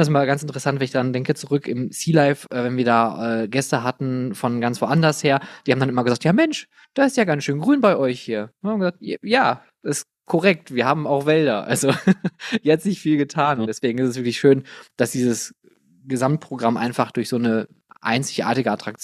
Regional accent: Oberhausen, North Rhine-Westphalia, Germany; denn ich bin natürlich auch ein Kind des Ruhrgebiets. Ich komme gebürtig aus Oberhausen und es gibt deutlich schlimmere Städte hier im Ruhrgebiet als Bottrop.

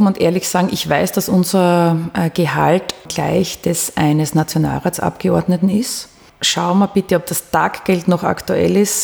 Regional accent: Austria; Ich stimme als Österreicherin ab.

